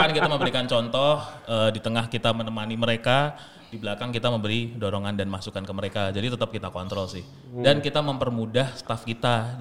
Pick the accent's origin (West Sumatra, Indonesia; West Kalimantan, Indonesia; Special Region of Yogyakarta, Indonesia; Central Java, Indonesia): Special Region of Yogyakarta, Indonesia; Yogyakarta; Nah gue langsung datang ke sana karena gue asli Jogja, sekalian gue balik ke Jogja